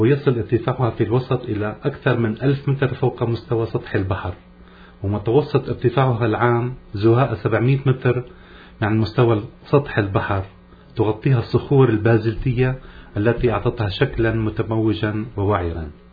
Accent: Ein Qiniyye, Quneitra Governorate, Syria; born there; سكانها مسيحيون ودروز، وهي مسقط رأسي.

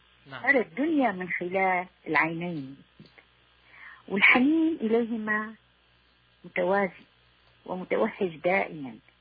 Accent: Aleppo, Aleppo Governorate, Syria; moved away as an adult; now in Latakia, Syria; أنا ولدت هنا ونشأت ودرست في حلب، وبعدها أكملت في جامعة دمشق، وتزوجت قبل أن أكمل، تزوجت في اللاذقية وأقمت فيها.

